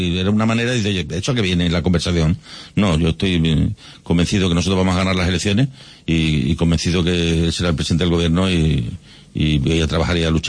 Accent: Badajoz, Extremadura, Spain; also born or lived in Olivenza

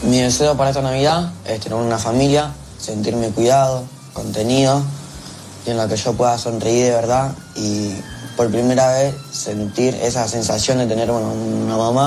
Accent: Santa Fe, Argentina; born there; Nací en Santa Fe

